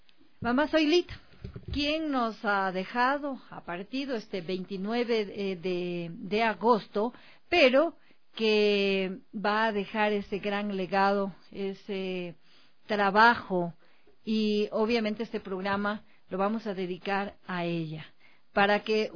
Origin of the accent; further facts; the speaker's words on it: Ecuador; Ae, ae, ae, es el mismo de mi tierra.